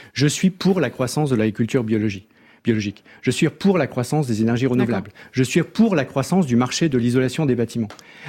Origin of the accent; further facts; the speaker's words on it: Hauts-de-France, France; Parce que moi, je viens du nord de la France.